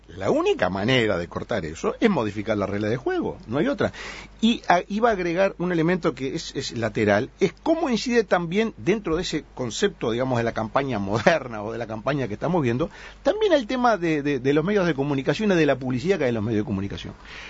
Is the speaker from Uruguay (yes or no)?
yes; Uruguay